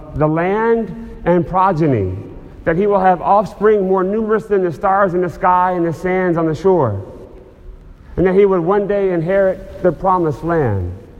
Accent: Alabama, United States; I grew up in the Bible Belt of Central Alabama. It was very heavily non-Catholic Christian Protestants.

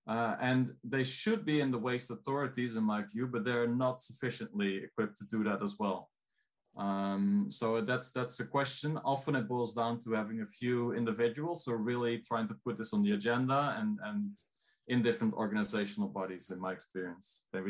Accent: Netherlands; I come from the Netherlands.

